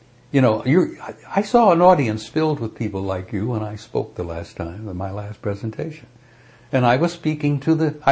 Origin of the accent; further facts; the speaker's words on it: United States; This is a little bit of interest to me as an American.